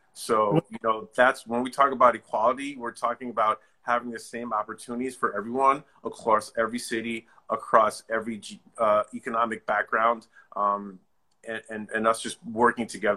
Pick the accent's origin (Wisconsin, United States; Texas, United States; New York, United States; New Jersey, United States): New York, United States; I did. I grew up in New York. So I actually grew up quite different than my parents did.